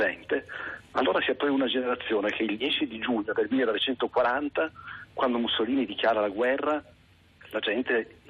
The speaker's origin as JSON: {"language": "Italian", "town": "Turin", "region": "Piedmont", "country": "Italy", "said": "sono torinese anch'io"}